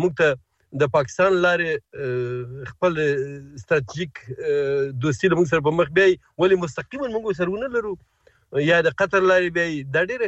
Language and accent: Pashto; Afghanistan; زه د یو افغان په توګه ویلی سم